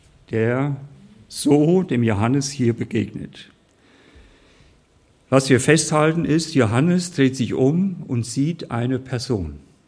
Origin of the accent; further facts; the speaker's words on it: Hesse, Germany; Ich als Hesse kenne nur den Hermann in Kassel.